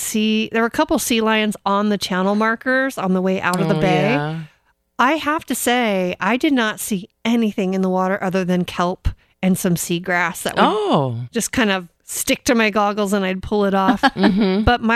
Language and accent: English; Coronado, California, United States; I went to Coronado, California, my hometown